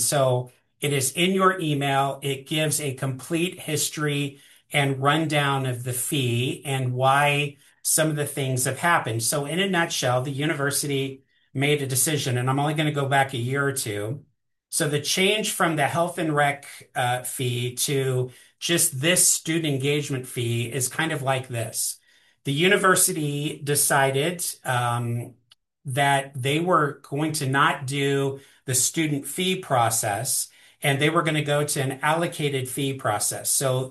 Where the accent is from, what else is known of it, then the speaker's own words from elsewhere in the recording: Indianapolis, Indiana, United States; I've been here since 2018. I hail from Indianapolis, Indiana.